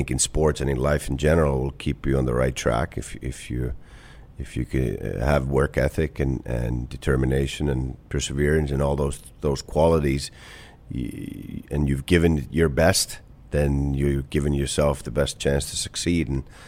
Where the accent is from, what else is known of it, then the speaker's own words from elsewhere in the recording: Kuopio, North Savo, Finland; Yeah, I was kind of Kuopio, my hometown, which is now known for a lot of NHL players